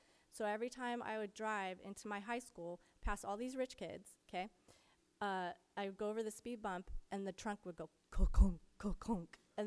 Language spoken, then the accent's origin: English; United States; also born or lived in Scotland; we were Americans in this small Scottish village.